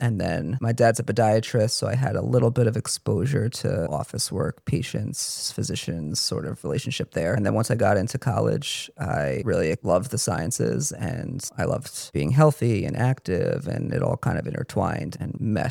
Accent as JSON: {"language": "English", "region": "New York", "country": "United States", "tie": "born or raised there", "said": "I grew up in Rockland County. I went to New Jersey for college. So most of my family and friends were local."}